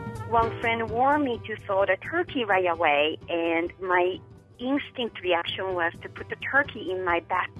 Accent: Japan; English is a second language; now in Missoula, United States; I'm from Japan and living in Missoula, Montana. Growing in Japan, I had never seen or touched or eaten a turkey.

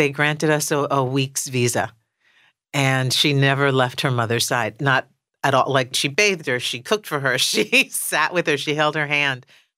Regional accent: New York City, New York, United States; now in Los Angeles, United States; But I was growing up in New York City. Broadway was a train right away.

